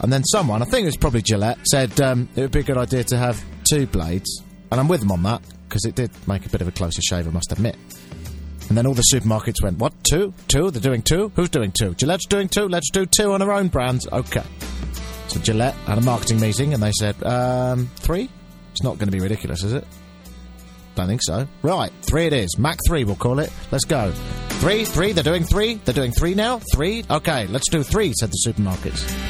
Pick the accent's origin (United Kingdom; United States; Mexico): United Kingdom; England; now in Canada; as an Englishman living here in Canada, I have to say that I miss Britain on this day